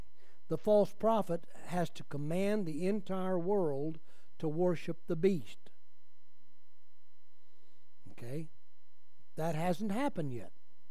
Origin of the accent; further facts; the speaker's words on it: United States; I spent my life, I'm an American, using U.S., and that's what I'm going to use.